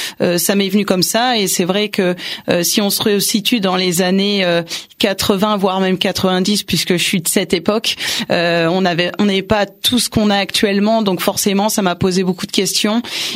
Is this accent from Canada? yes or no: no; Angers, Pays de la Loire, France; born there; Oui, je suis née à Angers, tout à fait, oui.